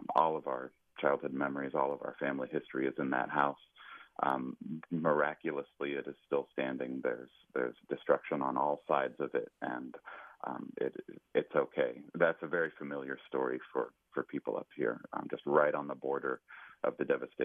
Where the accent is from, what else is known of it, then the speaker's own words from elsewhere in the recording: Larkfield, California, United States; I grew up in Larkfield on Angela Drive, which is right behind Cardinal Newman High School